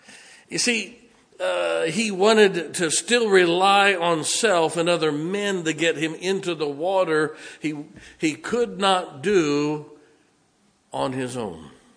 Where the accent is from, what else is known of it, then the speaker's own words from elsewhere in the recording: Canton, Ohio, United States; I grew up in Canton, Ohio, just south of Akron